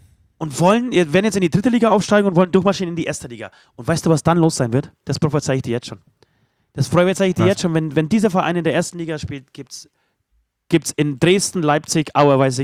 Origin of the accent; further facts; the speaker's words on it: Poland; German is a second language; es war nicht leicht als Pole, also nicht deswegen leicht, weil ich irgendwie an der Kirche hängen würde, sondern weil die Kirche an sich, der katholische Glauben, so dermaßen meine Erziehung geprägt hat und mein Leben eigentlich so bis 25, 30.